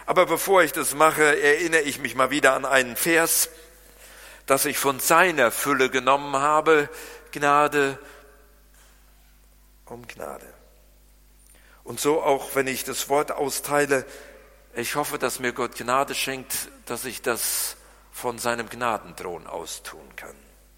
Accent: Germany; schon als typischer Deutscher habe ich mich beschwert

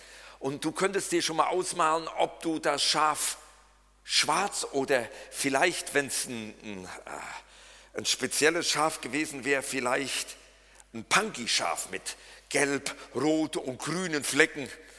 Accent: Eichen, Germany; born there; Ich bin in Eichen geboren. Wer von euch kennt Eichen?

